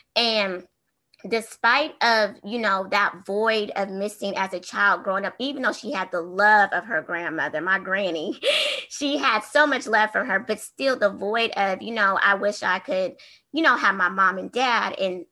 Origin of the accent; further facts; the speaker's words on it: Tacoma, Washington, United States; I was serving at a local elementary school in Tacoma, Washington. So I'm from the West Coast.